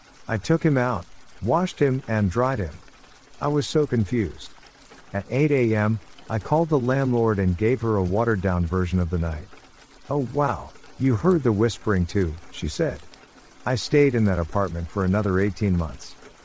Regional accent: Connecticut, United States; now in Arizona, United States; I was born in Connecticut and lived in Connecticut until 2002 when I moved to Arizona. I have been here since.

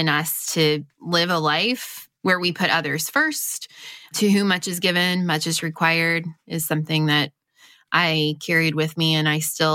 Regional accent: Midwest, United States; I grew up basically in the Midwest. It was very much like church was the pinnacle of what we did.

